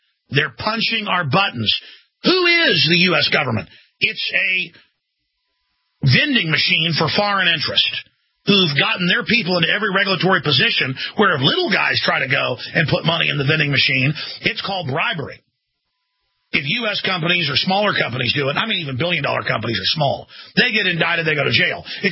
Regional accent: England, United Kingdom; this is a corrupt empire like the British Empire 200 years ago, but I as an Englishman get something from it.

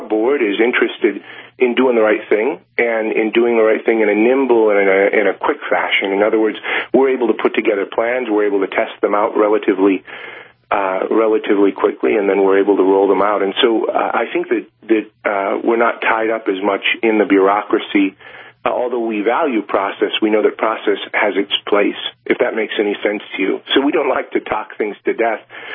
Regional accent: Hazelton, North Dakota, United States; I grew up in Hazleton, North Dakota. I'm a farm boy.

